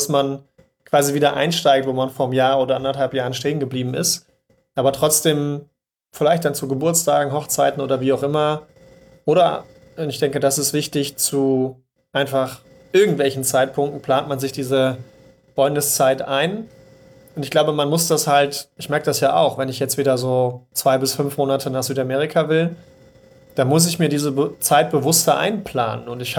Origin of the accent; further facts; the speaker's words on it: eastern Germany, Germany; Ich bin ja Ossi.